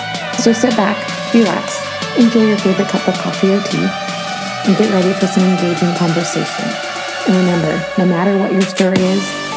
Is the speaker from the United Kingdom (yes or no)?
no; Atlanta, Georgia, United States; she's from Atlanta, which is where I'm from. So I was really excited to talk to another person from my hometown.